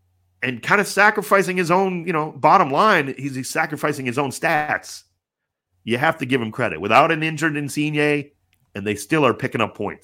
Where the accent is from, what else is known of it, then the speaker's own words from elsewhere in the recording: Ohio, United States; I'm from Ohio. Trust me, this is a possible.